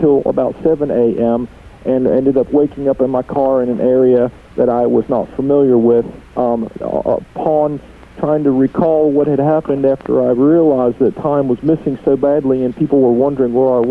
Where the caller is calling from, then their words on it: Felicity, Ohio, United States; I'm calling from Felicity, Ohio, and that's where I had my experience.